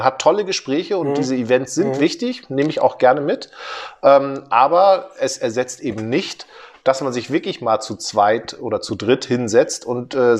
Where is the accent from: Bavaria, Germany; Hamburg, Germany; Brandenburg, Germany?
Hamburg, Germany; Dass sie das kann man als Hamburger nur gut finden.